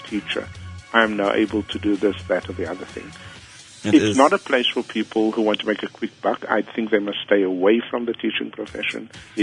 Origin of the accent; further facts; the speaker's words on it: Cape Town, Western Cape, South Africa; I grew up on the Cape Flats like any other kid, you know, poor and avoiding gangs and all of that stuff.